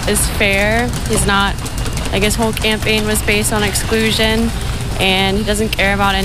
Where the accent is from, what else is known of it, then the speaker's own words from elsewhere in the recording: Richmond, United States; I'm from Richmond.